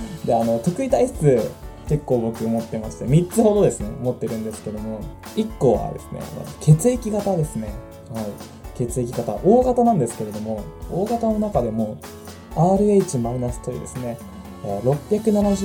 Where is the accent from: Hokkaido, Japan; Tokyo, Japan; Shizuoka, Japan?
Hokkaido, Japan; 北海道生まれ、北海道育ちの … 北海道住みの24歳の男の子です。